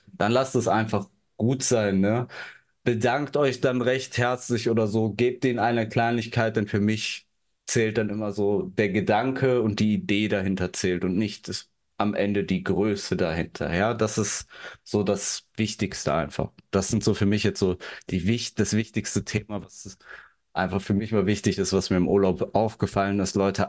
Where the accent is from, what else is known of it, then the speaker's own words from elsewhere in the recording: Germany; Der hat gefragt, wo seid ihr her? Und dann wir so, ja, aus Germany.